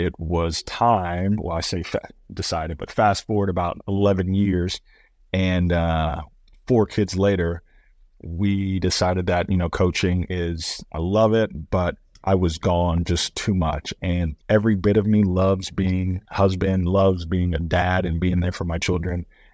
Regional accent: Dallas, Texas, United States; now in Oklahoma, United States; Like I said … I am originally from the Dallas area. Moved out here to Oklahoma to play basketball.

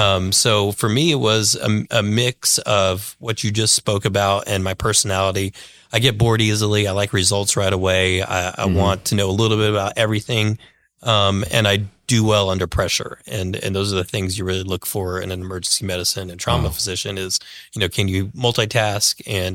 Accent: Lubbock, Texas, United States; In Lubbock, Texas.

